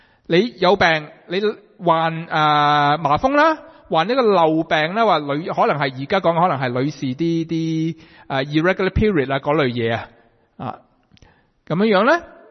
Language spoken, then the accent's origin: Cantonese; Guangdong, China; 起码我哋广东人啦，呢十个口号咧，头嗰几个都听惯听熟啦